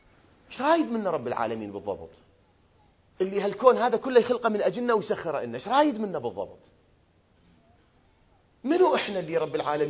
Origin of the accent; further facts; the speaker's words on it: Iraq; إحنا أبناء البلد المقدس، العراق كله بلد خاص، هذا الكلام مو أقوله لأني من هذا البلد لا والله